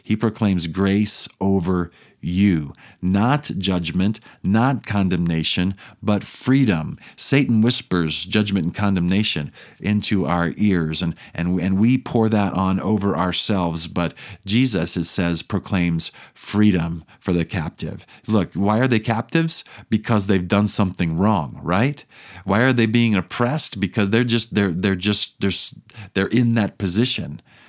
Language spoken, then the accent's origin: English; Indiana, United States; now in Denver, United States; I grew up in Indiana, a Colts fan, Peyton Manning, you know, all of that.